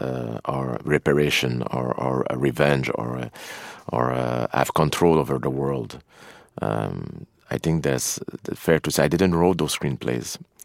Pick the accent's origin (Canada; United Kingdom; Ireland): Canada; There's something about being a Canadian and being raised in the suburb of United States, you know, yeah.